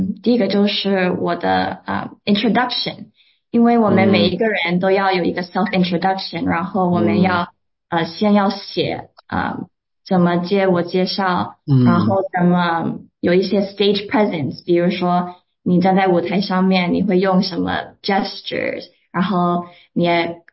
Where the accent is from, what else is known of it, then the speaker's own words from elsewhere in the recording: San Francisco, California, United States; 我从小在旧金山出生的，所以我有很多亲戚还在那里住